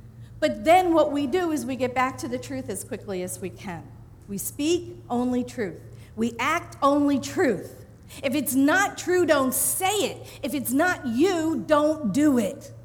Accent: Staten Island, New York, United States; I lived on Staten Island. I grew up on Staten Island.

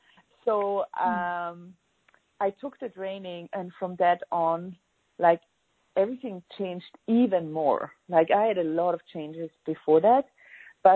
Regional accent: Vienna, Austria; I'm from Vienna, Austria.

